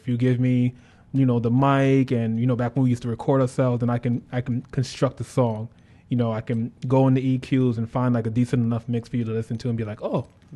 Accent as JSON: {"language": "English", "region": "New York", "country": "United States", "lives_now": "Tampa, United States", "said": "No, I'm from New York."}